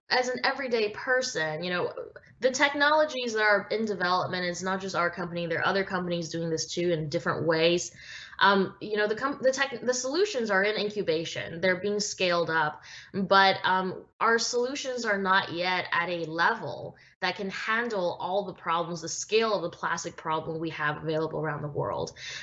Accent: Vancouver, British Columbia, Canada; while I was growing up in Vancouver, Canada.

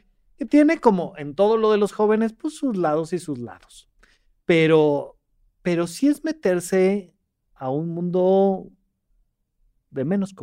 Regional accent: Toluca, State of Mexico, Mexico; now in Mexico City, Mexico; yo me salgo de Toluca, me vengo a la Ciudad de México...

